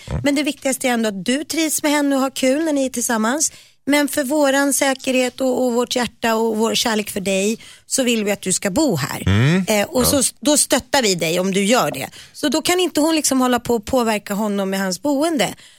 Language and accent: Swedish; Nacka, Stockholm County, Sweden; det var ute i Nacka där jag växte upp.